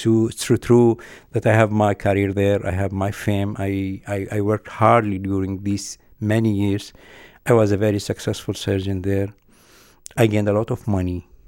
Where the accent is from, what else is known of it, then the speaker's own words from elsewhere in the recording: Iraq; English is a second language; When I was there in my home country